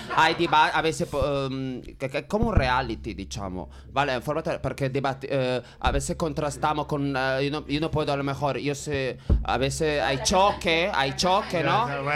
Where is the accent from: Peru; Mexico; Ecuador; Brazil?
Brazil; Spanish is a second language; porque yo soy brasileña